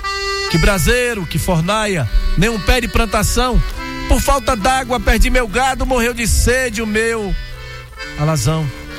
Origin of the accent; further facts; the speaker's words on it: Santo Antônio de Dudé, Brazil; Santo Antônio de Dudé, lá no bairro da Alegria. Melhor lugar do mundo, eu costumo dizer. É o lugarzinho onde eu nasci, né? Me criei e tô lá até hoje. Na mesma casa